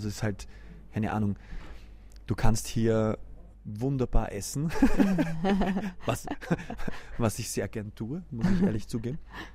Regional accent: Austria; Ich kann Ski fahren, aber wenn ich jetzt als Österreicher sage, ich kann gut Ski fahren, dann würde ich die österreichischen Skifahrer beleidigen.

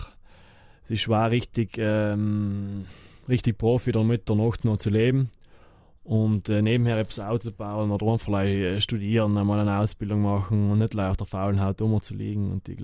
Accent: Merano, Trentino-Alto Adige, Italy; Und ich hoffe, dass ich noch in meinem Verein in Meran, wo ich aufgewachsen bin, etwas Druck geben kann und in Bozen natürlich auch noch ein paar Jahre bleiben kann

